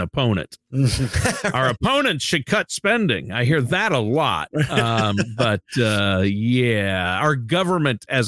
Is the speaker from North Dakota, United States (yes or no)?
no; Minnesota, United States; I'm from Minnesota.